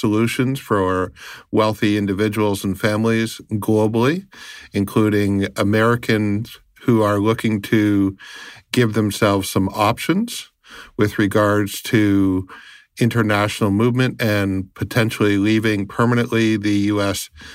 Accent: Canada; I am a Canadian.

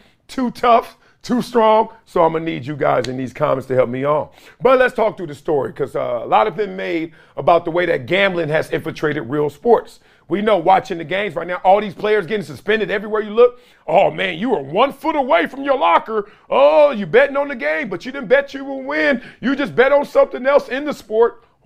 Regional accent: Compton, California, United States; That needs to be where I'm from. Where are you from, fool? Compton.

